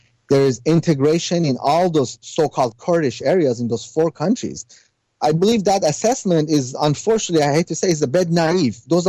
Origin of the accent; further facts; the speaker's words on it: United States; I'm sorry to say this, but the British, and I'm an American as well, so I'm saying this toward my own people.